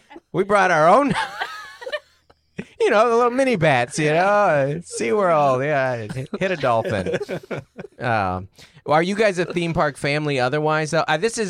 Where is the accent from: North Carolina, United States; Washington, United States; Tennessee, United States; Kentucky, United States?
Washington, United States; Seattle; moved away; I'm from Seattle, but we've lived here 11 years